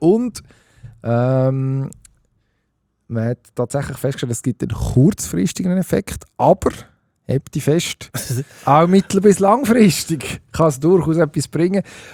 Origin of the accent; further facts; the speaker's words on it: Switzerland; Eine Nationalmannschaft, die wir als Schweizer immer finden